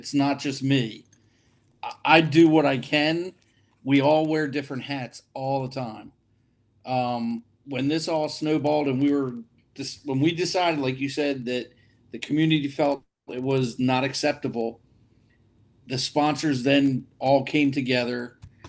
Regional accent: Towson, Maryland, United States; also born or lived in Rhode Island, United States; I was born in Rhode Island, moved to Towson, lived in Towson, became part of the fair through a friend.

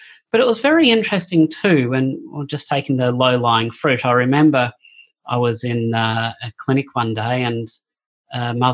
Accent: Sydney, New South Wales, Australia; I'm from Sydney in Australia

